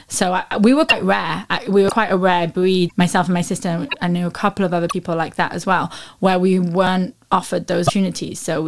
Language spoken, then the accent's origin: English; England, United Kingdom; like they can't tell that I'm English.